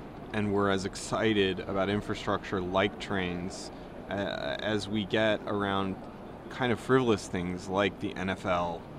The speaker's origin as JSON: {"language": "English", "country": "United States", "said": "And that's really sad, because I know, as an American, of the amazing things that can be made and that are possible and that our country deserves"}